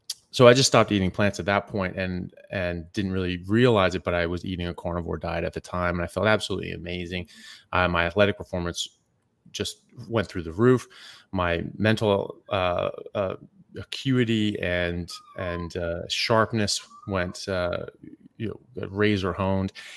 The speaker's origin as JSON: {"language": "English", "country": "United States", "lives_now": "Perth, Australia", "said": "So I'm an American medical doctor. I'm currently practicing in Perth, Australia, in my residency for neurosurgery"}